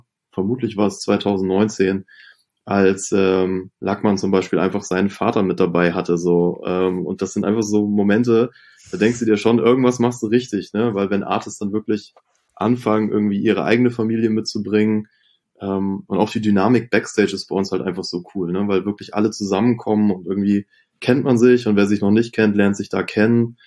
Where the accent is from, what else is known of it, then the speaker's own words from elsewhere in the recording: Northern Germany, Germany; so als Norddeutscher war irgendwie … auch ganz schnell ganz wichtig für einen.